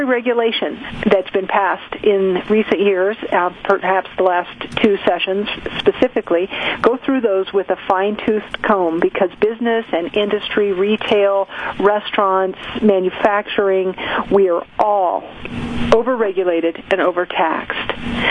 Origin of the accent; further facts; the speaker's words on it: Steamboat Springs, Colorado, United States; I am from rural Colorado. You know, I grew up in Steamboat Springs